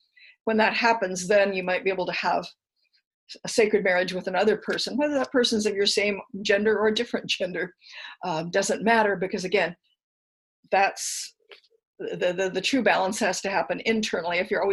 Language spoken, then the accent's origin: English; Japan; that's probably just because how I was raised in Japan.